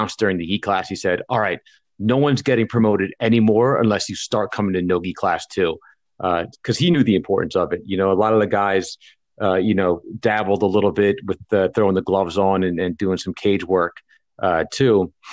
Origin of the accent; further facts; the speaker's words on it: Philadelphia, Pennsylvania, United States; now in Phoenix, United States; We'd both grown up she was from Jersey. We're from Philly, and it was just time to, you know, make a change